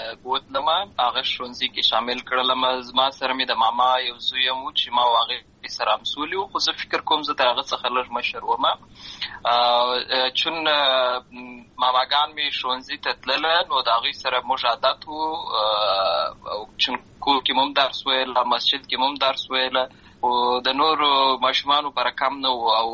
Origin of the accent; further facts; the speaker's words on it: Lashkar Gah, Helmand, Afghanistan; also born or lived in Uruzgan; زه په اصل کې د اروزګان ولایت یم، اما زه په هلمند ولایت لشکرګاه کې پیدا شوی یم. همالته لوی شوی یم، همالته مې ښوونځی لوستی دی